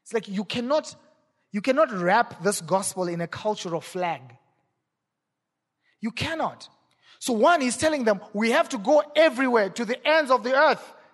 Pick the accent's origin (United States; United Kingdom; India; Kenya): Kenya; Kisumu, Kisumu County; English is a second language; Like, no, you know, we are all here from Kisumu.